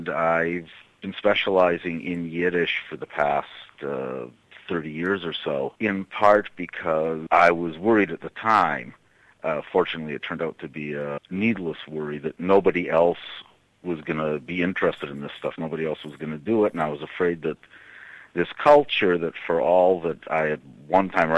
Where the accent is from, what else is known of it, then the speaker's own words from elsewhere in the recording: Lethbridge, Alberta, Canada; born there; I'm a Canadian, born in a very small town in Western Canada, about 150 miles south of Calgary, called Lethbridge, near the Montana border.